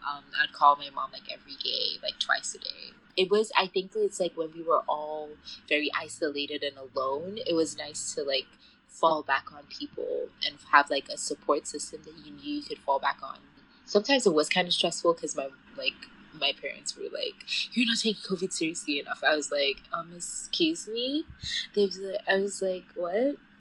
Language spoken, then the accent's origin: English; Ghana; now in United States; I'm an international student. I'm from Ghana, but my mom lives in Switzerland and my dad lives in Ghana.